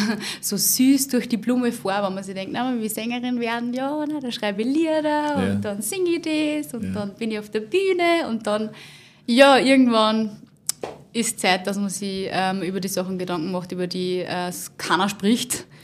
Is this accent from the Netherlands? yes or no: no; Upper Austria, Austria; Aus Oberösterreich, ich bin Linzerin jetzt.